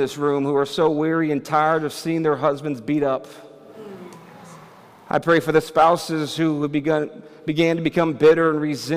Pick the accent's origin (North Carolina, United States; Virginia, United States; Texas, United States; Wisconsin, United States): Texas, United States; Houston; And I'm from Houston, Texas, and I got saved after a suicide attempt. My father is from Mexico.